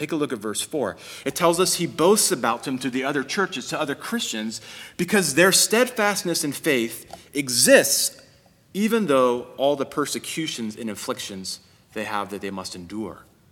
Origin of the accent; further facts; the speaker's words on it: Kansas, United States; I remember when I was a kid, I grew up in Kansas, and there was the Great Flood of 93.